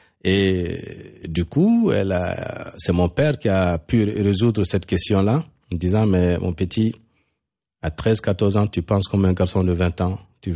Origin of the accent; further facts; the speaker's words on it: Bamako, Mali; Je suis resté dans le village parce que je venais de Bamako. Je dis, bon, je suis un citadin.